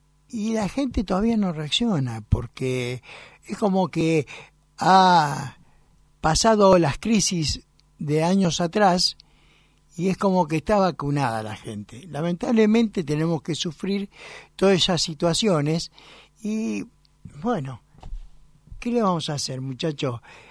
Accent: Buenos Aires, Argentina; casi toda mi familia es cordobesa, así que el único extranjero soy yo, que soy porteño, a la cual me siento orgulloso, pero mis padres han sido de Villadolores, de la Alta Sierra, la mayoría de mis familiares.

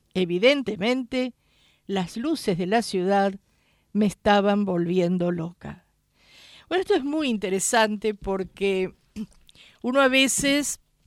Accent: Buenos Aires, Argentina; Yo soy bicho de cemento. Yo nací, me crié en Buenos Aires

